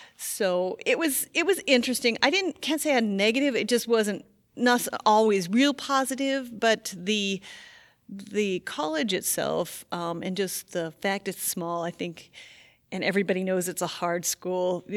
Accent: Fontana, California, United States; I was born in Fontana, California, which is outside. It's like a part of San Bernardino County, outside of Los Angeles area. We moved to Riverside and then later moved to Laverne, which is a suburb of Los Angeles.

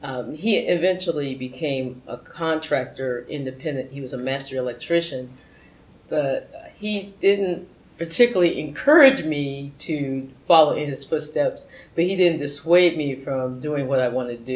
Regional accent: Washington, District of Columbia, United States; also born or lived in Orange, United States; I was born in Orange, New Jersey. My actually hometown is Washington, D.C.

